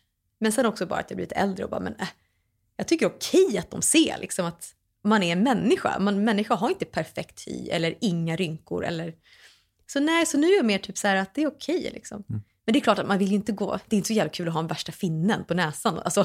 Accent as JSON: {"language": "Swedish", "country": "Sweden", "tie": "born or raised there"}